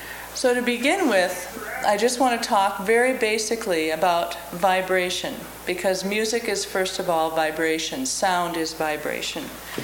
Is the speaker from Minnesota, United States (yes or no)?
yes; St. Louis Park, Minnesota, United States; I'm from St. Louis Park, Minnesota.